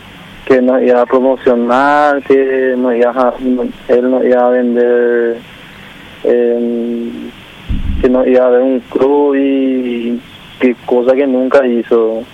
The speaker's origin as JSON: {"language": "Spanish", "town": "San Juan Bautista", "region": "Misiones", "country": "Paraguay", "tie": "born or raised there", "said": "De San Juan, Bautista Misiones."}